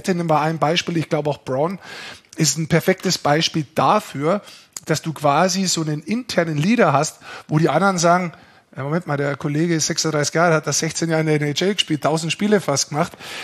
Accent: Bavaria, Germany; ich bin Niederbayer

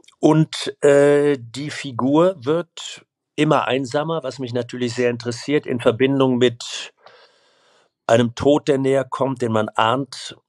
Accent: Rhineland, Germany; now in Hamburg, Germany; ich bin wahnsinnig gerne hier in Hamburg, tatsächlich. Also ich bin im Rheinland groß geworden

